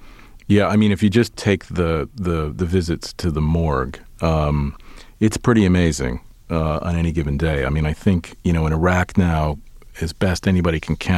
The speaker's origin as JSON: {"language": "English", "country": "United States", "said": "I mean, I'm an American male and I look very American."}